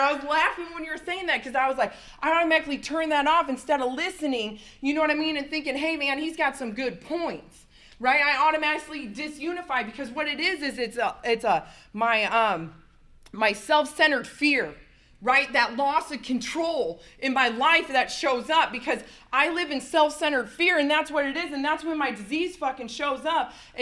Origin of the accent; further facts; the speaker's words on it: Iowa, United States; So I'm an addict, and I'm from Iowa.